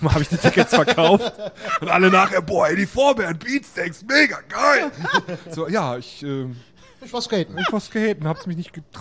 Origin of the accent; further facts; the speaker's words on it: Xanten, North Rhine-Westphalia, Germany; ich bin ja auf Xanten zur Schule gegangen